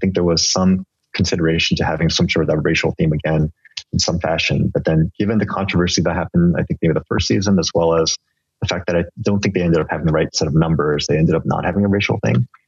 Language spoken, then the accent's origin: English; San Francisco, California, United States; Like, I'm from San Francisco. Like, no, where are you really from? I'm really from San Francisco.